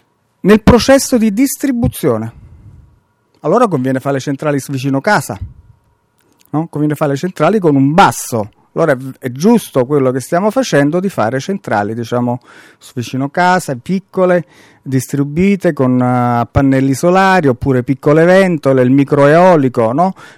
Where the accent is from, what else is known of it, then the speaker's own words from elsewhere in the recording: Campania, Italy; Nel sud Italia, per fare, in Campania in particolare, la mia terra, così ne posso parlare male, no?